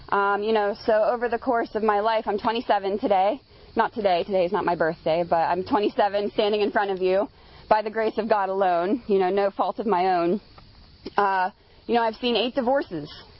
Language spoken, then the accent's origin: English; Erie, Pennsylvania, United States; I was originally from Erie. Leanna was my very first home area.